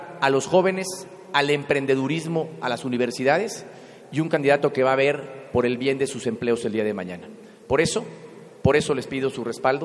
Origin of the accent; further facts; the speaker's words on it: State of Mexico, Mexico; Yo soy mexiquense, conozco mi Estado